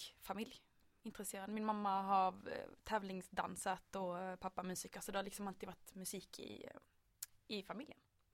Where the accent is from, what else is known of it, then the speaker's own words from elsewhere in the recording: Kristianstad, Skåne, Sweden; Spelade ett av barnen hemma i Kristianstad.